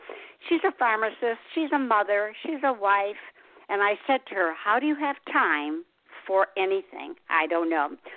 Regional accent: Detroit, Michigan, United States; and I'm from Detroit

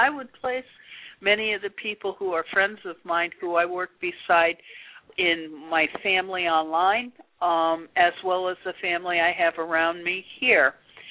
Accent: United States; But I am an American, and I have a great deal of pride in certain parts.

